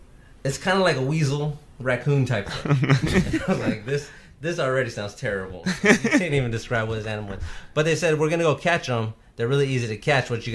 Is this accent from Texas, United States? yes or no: yes; San Antonio, Texas, United States; now in Houston, United States; I'm from San Antonio. I live in Houston now, from San Antonio.